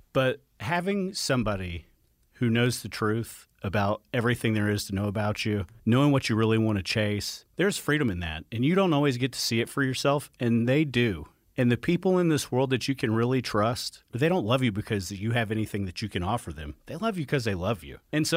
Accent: Atlanta, Georgia, United States; Guys, I grew up in Atlanta. I went to Parkview High School. I lifeguarded at Cedar Creek Pool over off Killian Hill Road.

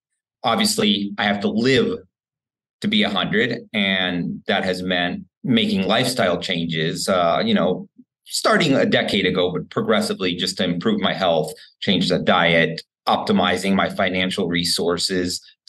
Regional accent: Houston, Texas, United States; So it just makes me sad that in my hometown of Houston and many other cities around the country

